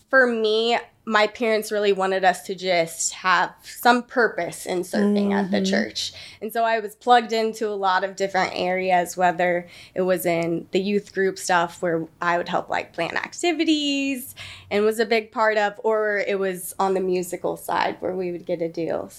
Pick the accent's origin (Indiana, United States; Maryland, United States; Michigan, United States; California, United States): Indiana, United States; Indianapolis; I am from Indiana. I grew up over in the east side of Indianapolis around 42nd and Emerson.